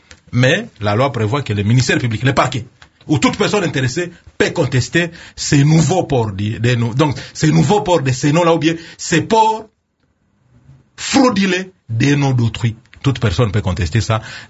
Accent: Kongo Central, DR Congo; Ou chez nous au Bas-Congo, ça signifie Matondo.

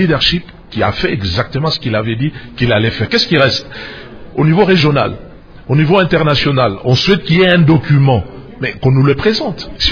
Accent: DR Congo; Nous, en tant que Congolais

